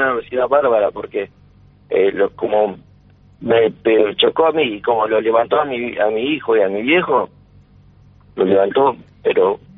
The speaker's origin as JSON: {"language": "Spanish", "town": "Rosario", "region": "Santa Fe", "country": "Argentina", "said": "Sí, nosotros somos de Rosario, vivimos allá. Yo laburo ahí en la Municipalidad de Bermúdez, en Ciudad de Madre Casa."}